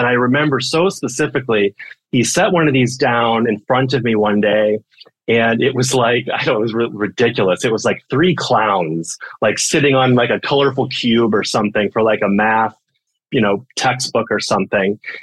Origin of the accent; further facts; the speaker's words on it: Texas, United States; I'm a native Texan. I grew up in Central Texas, kind of in a rural area outside of Austin